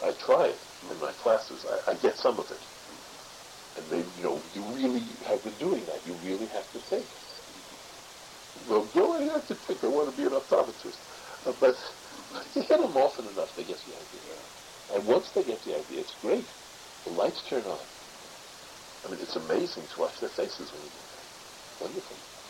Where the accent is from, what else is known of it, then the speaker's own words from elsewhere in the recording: New York City, New York, United States; my father's an artist, but I was raised in the Bronx.